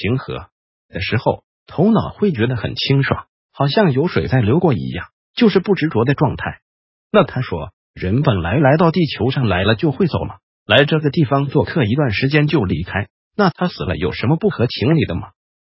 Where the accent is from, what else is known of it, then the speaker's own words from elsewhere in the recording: Taiwan; 我们台湾人真的超会演戏的